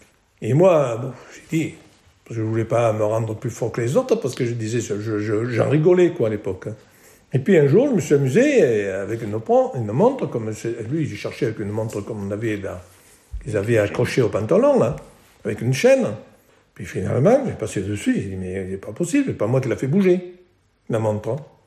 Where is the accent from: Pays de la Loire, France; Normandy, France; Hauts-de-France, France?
Hauts-de-France, France; Assis-sur-Serre; born there; Je suis né à Assis-sur-Serre, dans le département de l'Aisne, le 8 octobre 1946.